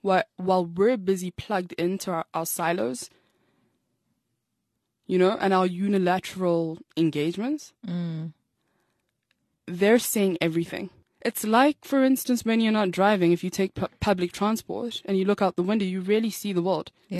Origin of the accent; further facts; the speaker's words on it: South Africa; I am a South African.